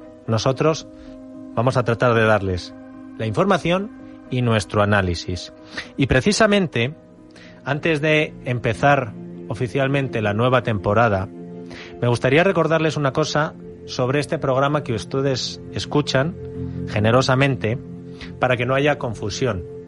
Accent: Cercedilla, Community of Madrid, Spain; a mi pueblo Cercedilla

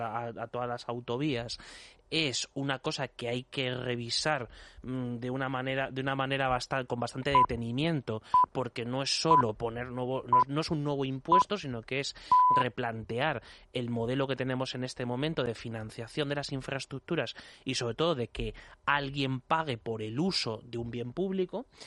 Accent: Castilla-La Mancha, Spain; una de las partes más importantes que se ha beneficiado es mi tierra, es Castilla-La Mancha

